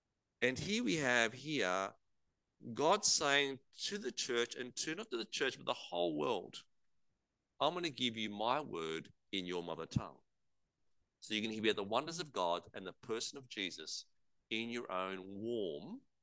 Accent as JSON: {"language": "English", "country": "Australia", "accent": "Australian", "said": "not just Australian English, it was Bogan English. They were from Canberra. It was strange to hear my mother tongue, quite comforting and reassuring."}